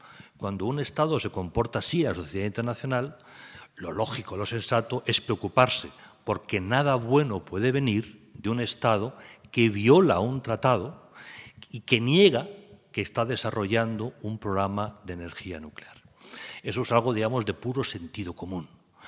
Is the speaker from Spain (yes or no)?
yes; Spain